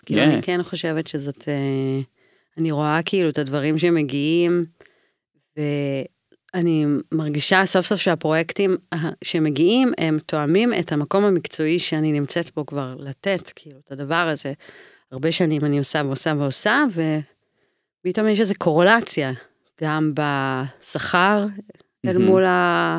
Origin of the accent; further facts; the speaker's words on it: United States; וגם אני אמריקאית, וגם יצרתי בהתחלה באנגלית המון זמן.